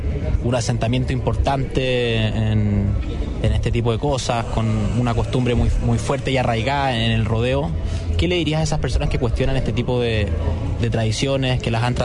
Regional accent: Temuco, Araucanía, Chile; yo soy del sur de Chile, de Temuco, quienes hemos sido cercanos a este tipo de cosas

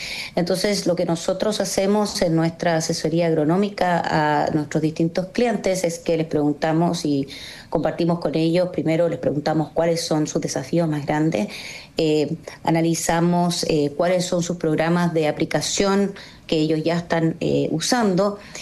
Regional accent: Chile; y que nosotros como chilenos no nos damos cuenta que tenemos en nuestro país el alga más poderosa del mundo

